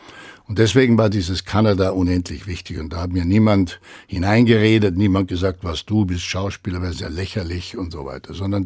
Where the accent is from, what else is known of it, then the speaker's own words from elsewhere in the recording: Rosenheim, Bavaria, Germany; Die haben gesagt, wo kommen Sie denn her? Dann habe ich gesagt, Rosenheim, dann wurde gelacht.